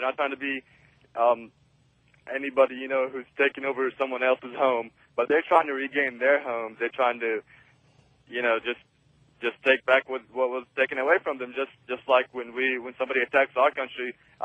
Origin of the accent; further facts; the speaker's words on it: Hot Springs, Arkansas, United States; I'm from Hot Springs, Arkansas.